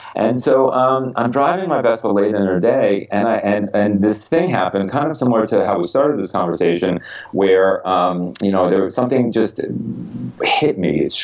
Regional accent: Stamford, Connecticut, United States; His father worked at the hardware store, like right where I grew up in Stamford, Connecticut.

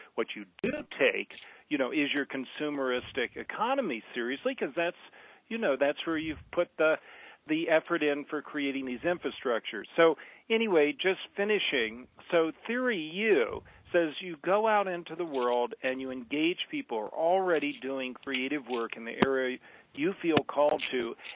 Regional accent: Washington, District of Columbia, United States; Well, I'm from the Washington area

